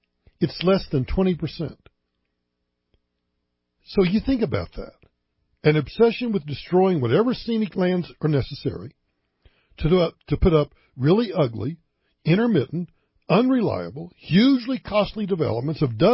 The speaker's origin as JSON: {"language": "English", "region": "Oklahoma", "country": "United States", "tie": "born or raised there", "said": "growing up in Western Oklahoma, growing up in farm and ranch country, I kind of know what a windmill is."}